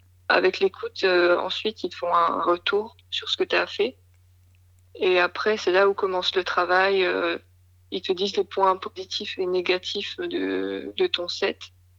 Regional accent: Lille, Hauts-de-France, France; Je suis originaire de Lille.

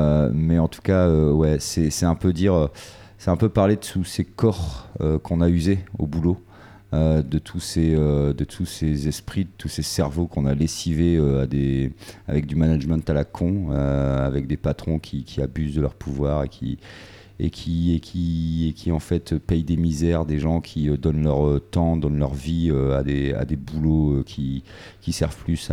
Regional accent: Calais, Hauts-de-France, France; nous, on est du Nord, on est fiers, on est même de Calais, on est fiers d'être de Calais, de cette ville entourée de barbelés

